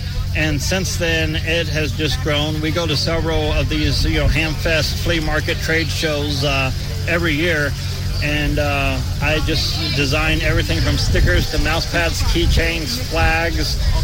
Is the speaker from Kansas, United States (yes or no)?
no; Murfreesboro, Tennessee, United States; And I'm from Tennessee.